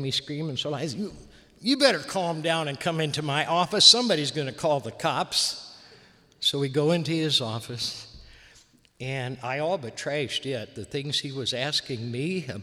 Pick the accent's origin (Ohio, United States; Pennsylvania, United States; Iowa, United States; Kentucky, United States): Iowa, United States; I was born and raised in Iowa, that kind of thing.